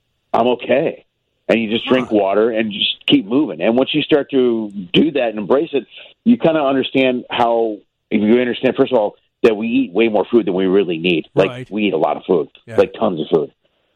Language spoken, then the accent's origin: English; Chicago, Illinois, United States; now in Los Angeles, United States; I mean, I grew up in Chicago, you know, I'm from there, but I'm really, really, really proud of L.A. the last couple of days